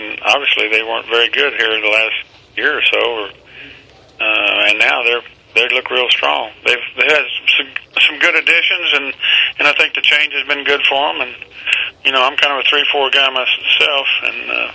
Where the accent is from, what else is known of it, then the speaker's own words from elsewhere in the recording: Texas, United States; I'm from Texas. I grew up a Texas high school coach